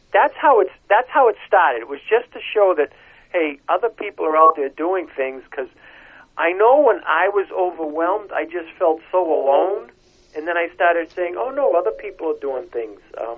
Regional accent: Massachusetts, United States; Well, maybe it's confusing because I am originally from Massachusetts.

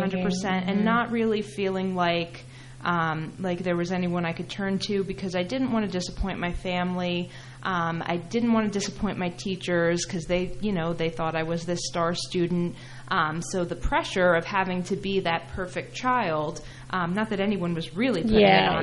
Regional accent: Middlesex County, New Jersey, United States; also born or lived in Hunterdon County; So I grew up in Middlesex County, and they thought that the thing

